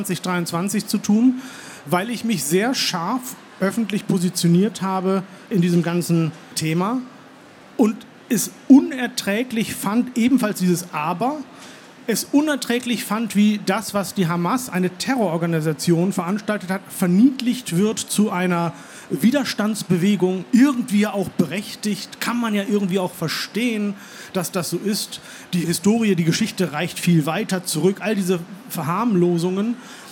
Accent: Hollern-Twielenfleth, Lower Saxony, Germany; meine Eltern sind in den 80er Jahren in diesem kleinen Dorf Holland-Twillenfleet, in dem ich groß geworden bin, das sehr evangelisch-lutherisch ist, konvertiert.

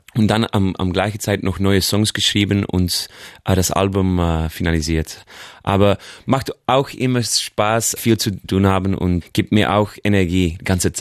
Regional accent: Belgium; first language Dutch; German is a second language; Und ich bin von Belgien. Meine Muttersprache ist Niederländisch

